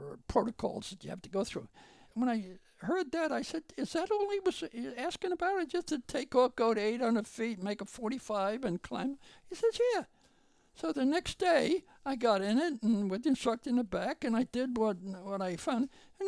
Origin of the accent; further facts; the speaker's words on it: New York, United States; I was always interested in the sea because I grew up on Long Island. I used to sail and boat and fish.